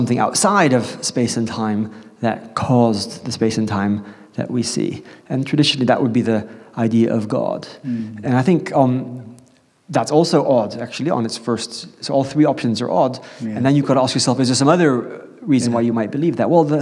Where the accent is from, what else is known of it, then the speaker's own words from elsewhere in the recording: Gabon; In Gabon, Central Africa. So, you know, growing up in Gabon, Central Africa